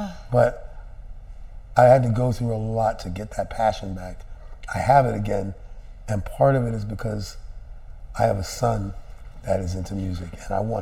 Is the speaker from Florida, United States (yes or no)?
yes; Florida, United States; Florida. I haven't been to Florida since before Philly, and like I blew up. Now I'm coming back to my hometown.